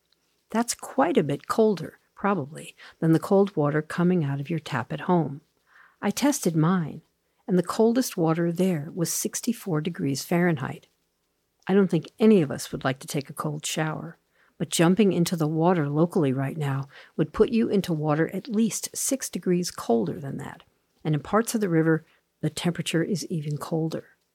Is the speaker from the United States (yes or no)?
yes; New York, United States; I grew up on the East Coast in coastal Long Island in New York.